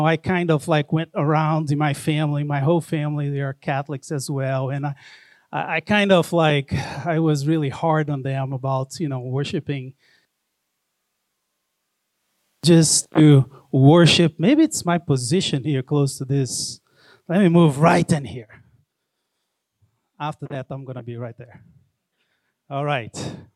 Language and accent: English; Brazil; now in United States; I'm originally from Brazil.